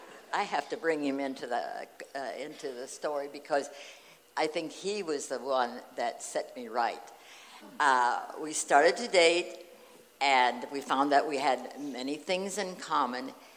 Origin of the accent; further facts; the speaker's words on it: Bluffton, United States; I'm from Bluffton, and my home church is Ebenezer.